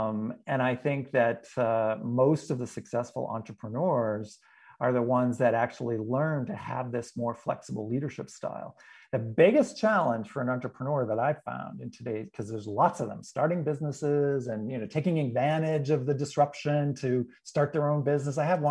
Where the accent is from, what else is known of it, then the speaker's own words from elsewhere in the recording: New England, United States; I'm from New England originally.